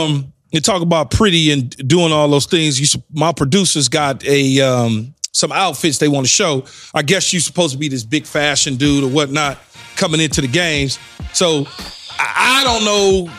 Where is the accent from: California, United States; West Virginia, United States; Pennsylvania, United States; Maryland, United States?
California, United States; Los Angeles; Man, I'm from South Central Los Angeles.